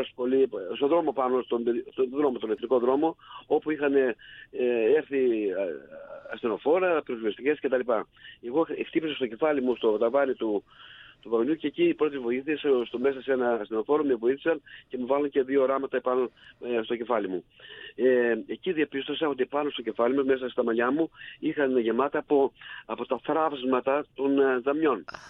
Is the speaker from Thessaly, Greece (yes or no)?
no; Thessaloniki, Central Macedonia, Greece; Εγώ είμαι από Θεσσαλονίκη